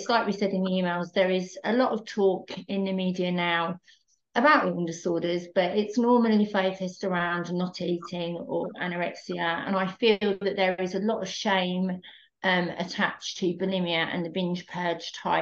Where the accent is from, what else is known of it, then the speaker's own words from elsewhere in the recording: London, United Kingdom; I am a qualified therapist. I'm from London in the UK.